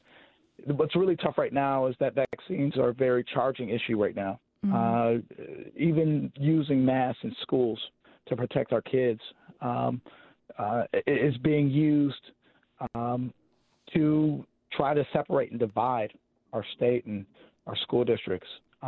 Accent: Wisconsin, United States; because we both have Jamaican immigrant parents. And he was, he grew up in New York. I grew up in Wisconsin.

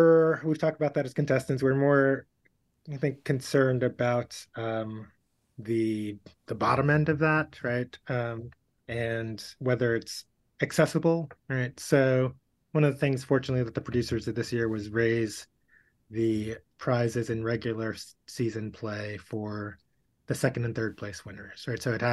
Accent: New York, United States; now in Wisconsin, United States; I grew up in New York, so I have multiple teams, but I've lived in, you know, Wisconsin for 12 years now.

